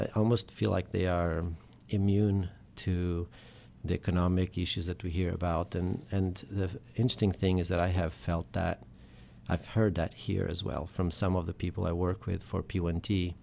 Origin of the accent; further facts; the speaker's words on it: Portugal; now in United States; And honestly, I go to Portugal quite a bit. I spend about a month every year in my hometown.